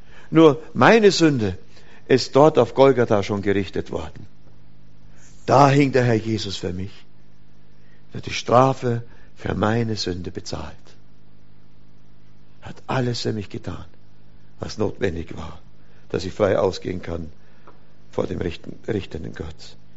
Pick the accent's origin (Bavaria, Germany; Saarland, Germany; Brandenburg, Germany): Bavaria, Germany; Oberammergau; ich komme ja nur aus dem Herrgott-Schnitzerdorf Oberammergau, da bin ich geboren und aufgewachsen. Da ist in fast jedem zweiten Haus ist ein Schnitzerladen.